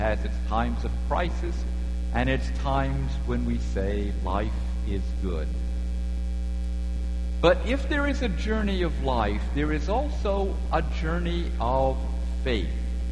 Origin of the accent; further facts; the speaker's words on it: Louisiana, United States; when Mary and I went back to Louisiana to work on Hurricane Katrina reconstruction, and we went to my hometown and looked up Tommy.